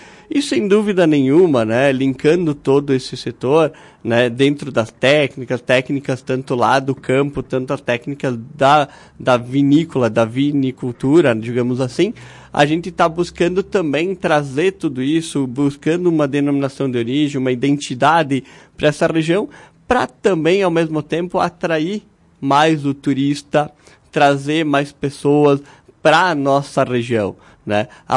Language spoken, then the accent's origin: Portuguese; Bento Gonçalves, Rio Grande do Sul, Brazil; Eu sou natural de Bento Gonçalves.